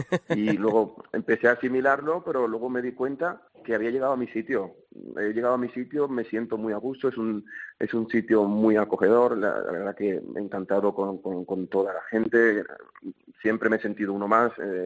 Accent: Dominican Republic; now in Albarracín, Spain; Yo soy dominicano, llevo viviendo aquí en Albarracín casi 15 años

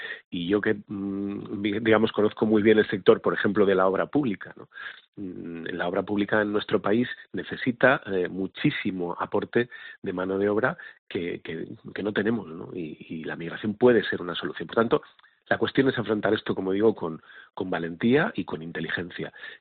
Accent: Castile and León, Spain; Fíjese, yo de donde vengo, Castilla y León

